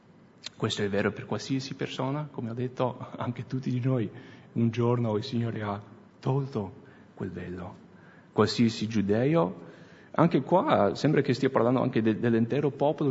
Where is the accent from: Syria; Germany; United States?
United States; Italian is a second language; now in Italy; Se non avete sentito il mio accento, sono americano. E per noi americani la libertà è quasi più importante dell'ossigeno, vero?